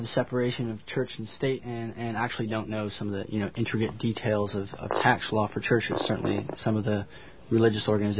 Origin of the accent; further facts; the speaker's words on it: Utah, United States; Actually, I grew up in Utah. I was born in Utah